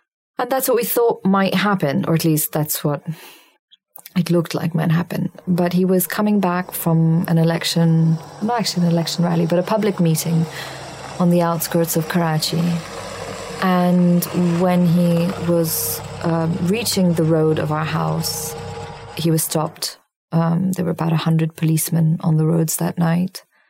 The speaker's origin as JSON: {"language": "English", "country": "Syria", "tie": "born or raised there", "said": "In growing up in Syria, no."}